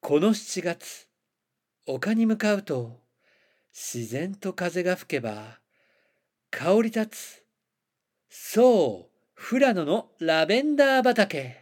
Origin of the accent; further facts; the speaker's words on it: Hokkaido, Japan; どさんこである